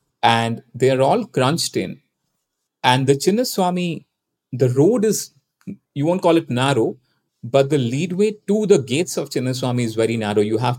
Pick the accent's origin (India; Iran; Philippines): India; An irate crowd, I can speak as an Indian, having been part of Indian crowds.